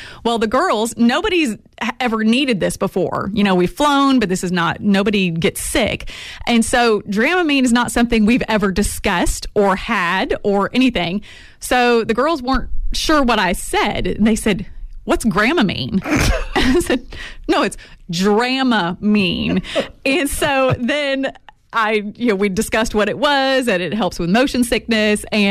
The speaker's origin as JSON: {"language": "English", "region": "Florida", "country": "United States", "tie": "born or raised there", "said": "Growing up in Florida, I had been on boats many times."}